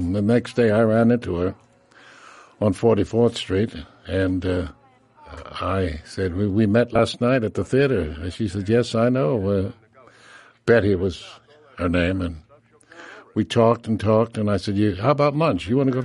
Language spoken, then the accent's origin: English; New York, United States; born there; I was born in New York. And I wanted to be in theater.